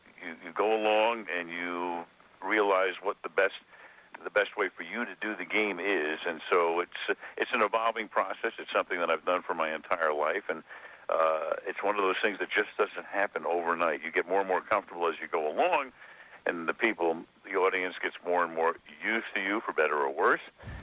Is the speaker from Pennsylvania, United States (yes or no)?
no; Brooklyn, New York, United States; I grew up in Brooklyn, and I remember when Vin Scully started.